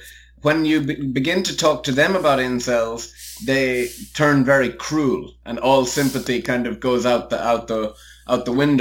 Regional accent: Ireland; moved away as an adult; now in England; I moved from Ireland to England in 2011 to study English and education for an undergraduate degree.

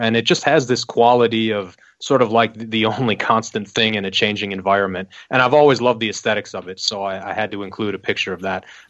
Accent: West Allis, Wisconsin, United States; aside from the fact that it's my hometown, is that I feel like what happened to West Allis happened to so many other small towns and cities around the country.

